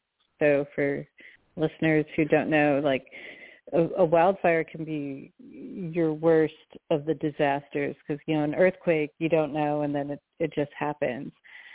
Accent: Los Angeles, California, United States; now in Plumas County, United States; I'm from Los Angeles, but I've been up in Plumas mm-hmm. County, California for 20 years

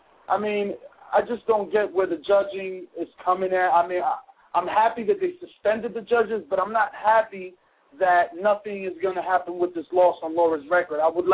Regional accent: New Jersey, United States; I mean, I'm from New Jersey, and for you to find a gym, you have to go at least 40 miles away

